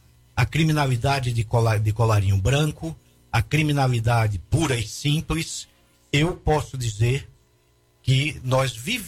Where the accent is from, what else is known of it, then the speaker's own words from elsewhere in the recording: Rondônia, Brazil; Não, eu sou de Rondônia.